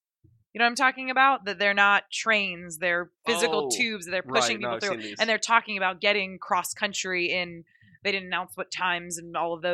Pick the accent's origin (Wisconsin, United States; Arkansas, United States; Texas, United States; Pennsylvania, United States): Pennsylvania, United States; I grew up an hour outside of Philadelphia and didn't see the Liberty Bell until friends from out of state in college were like, we're going.